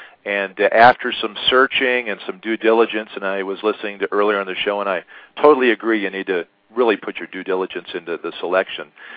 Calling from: Pueblo, Colorado, United States; I'm calling from Pueblo, Colorado.

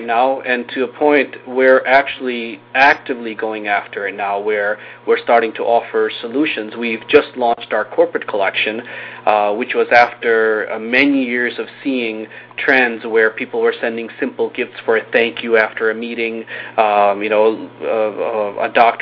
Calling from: Wallingford, Connecticut, United States; I'm at our headquarters in Wallingford, Connecticut.

